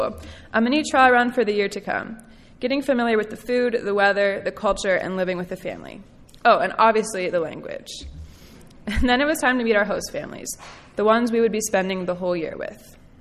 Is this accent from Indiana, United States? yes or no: yes; Goshen, Indiana, United States; For the first 18 years of my life, I had one home, and a home that was very concrete and easy to define. I was born and raised in Goshen, my whole life in one house.